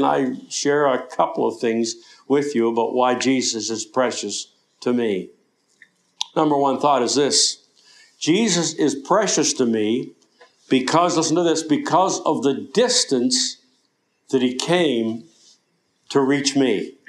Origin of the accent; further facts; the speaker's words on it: Eastern Canada, Canada; I grew up in Eastern Canada.